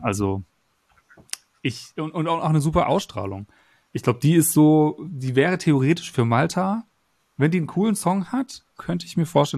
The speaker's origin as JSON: {"language": "German", "town": "Stuttgart", "region": "Baden-Württemberg", "country": "Germany", "said": "in meiner Heimat, sage ich jetzt mal, Stuttgart"}